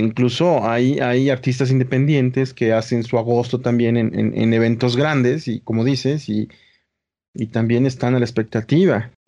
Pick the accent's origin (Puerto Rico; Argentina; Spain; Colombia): Puerto Rico; Ya ni porque somos de Puerto, ¿verdad? Aguantamos.